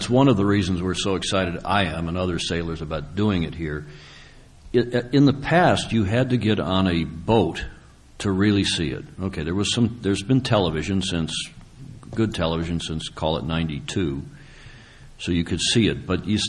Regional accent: Midwest, United States; and even from where I grew up in the Midwest.

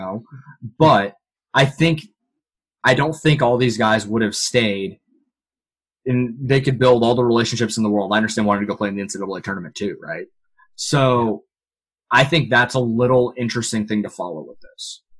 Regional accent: Kansas City, Missouri, United States; Sports Radio WHB in my hometown of Kansas City.

